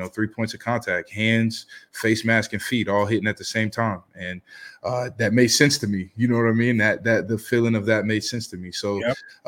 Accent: Maryland, United States; I got drafted to my hometown and I was able to live, you know what I mean, outside of Owings Mills and live in, you know, you by University of Towson, where it's better restaurants and more to do for my family because I'm from there.

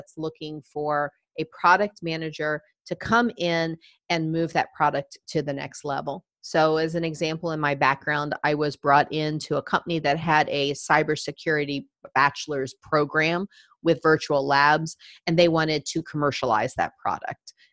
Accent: United States; also born or lived in United Kingdom; I'm from the States

